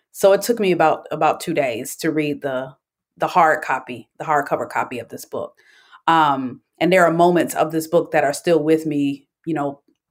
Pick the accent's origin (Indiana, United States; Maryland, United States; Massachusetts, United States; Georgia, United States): Georgia, United States; Atlanta; I hail from Atlanta, Georgia. So Tayari Jones is a household name as far as I'm concerned.